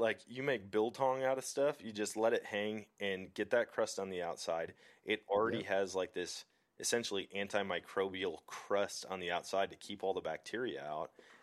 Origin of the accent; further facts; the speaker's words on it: Wisconsin, United States; I went to Wisconsin, went back to my hometown, hunted, dropped the deer off at the processor.